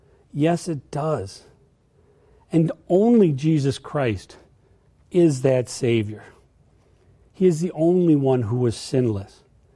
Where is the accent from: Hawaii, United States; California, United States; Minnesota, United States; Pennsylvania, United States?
Minnesota, United States; Growing up in Minnesota in the 70s before global warming hit, we had a lot of snow.